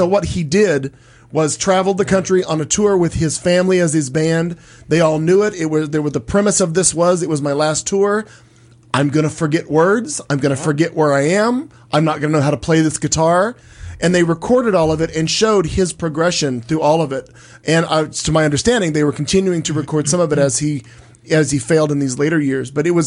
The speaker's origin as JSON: {"language": "English", "region": "Midwest", "country": "United States", "tie": "born or raised there", "said": "clearly I grew up in the Midwest, and he was very popular in my youth."}